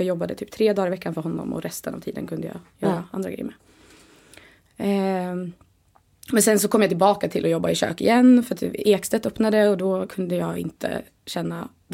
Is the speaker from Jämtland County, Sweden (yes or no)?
no; Dalarna County, Sweden; now in Stockholm, Sweden; Flyttade till Stockholm direkt, jag är från södra Dalarna.